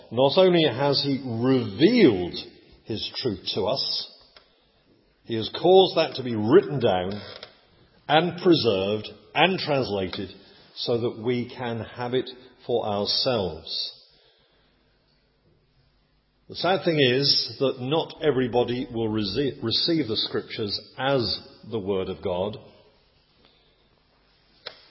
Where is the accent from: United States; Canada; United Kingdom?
United Kingdom; England; I'm English, therefore I must be a Christian.